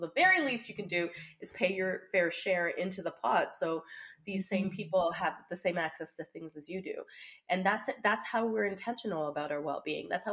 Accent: Canada; These are things we pay for as Canadian taxpayers and as citizens.

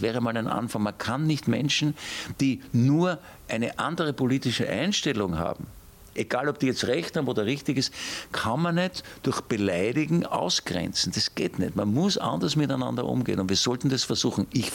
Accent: Austria; Und ich schäme mich wirklich als Österreicher

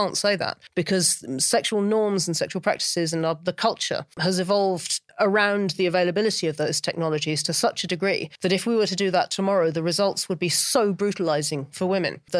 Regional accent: United Kingdom; as a Brit

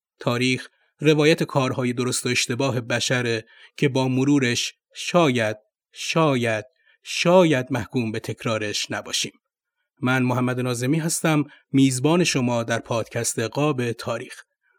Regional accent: Gilan, Iran; من اهل گیلانم

